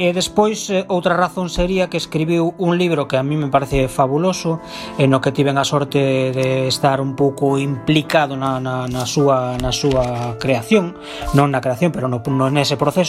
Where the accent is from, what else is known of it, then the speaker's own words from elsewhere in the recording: Allariz, Galicia, Spain; Eu son de Allariz, para que non o saiba.